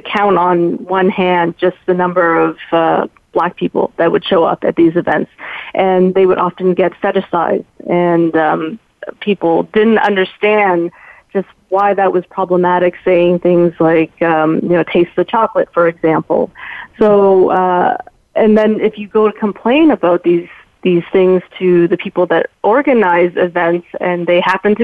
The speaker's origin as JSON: {"language": "English", "country": "Canada", "said": "just because I am Canadian."}